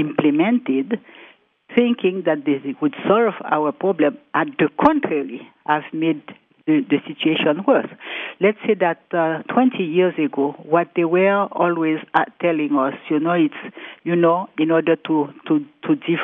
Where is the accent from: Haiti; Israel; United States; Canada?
Haiti; So you can just imagine how it is, you know, for poor countries like mine, because I'm from Haiti, you know.